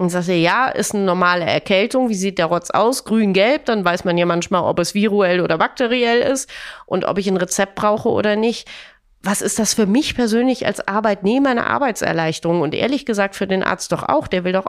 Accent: Rhineland, Germany; Ich bin Rheinländerin

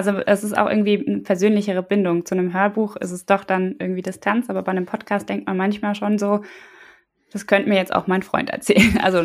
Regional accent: Wiesbaden, Hesse, Germany; Ja, ich komme aus Wiesbaden.

